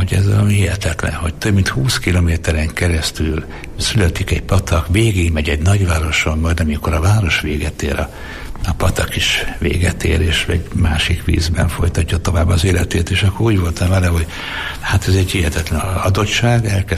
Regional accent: Miskolc, Borsod-Abaúj-Zemplén, Hungary; én Martin telepen nőttem fel, Vörös Martin születtem, de Martin telepen éltem

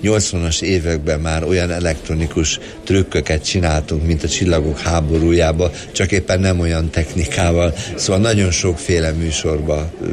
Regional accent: Szeged, Csongrád-Csanád, Hungary; Én az Átkosba nőttem föl, akkor voltam kisgyerek, Szegeden éltem

